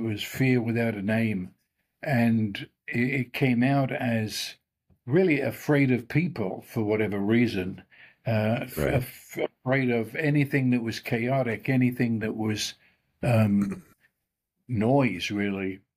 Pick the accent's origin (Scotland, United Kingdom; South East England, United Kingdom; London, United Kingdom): London, United Kingdom; born there; I was born right at the beginning of World War II, and I was born in London.